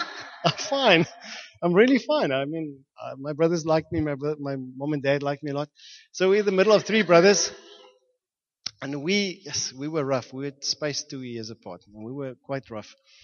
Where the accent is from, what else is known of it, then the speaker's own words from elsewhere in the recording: Johannesburg, Gauteng, South Africa; I grew up in Johannesburg. So every now and then we'd go and watch rugby or cricket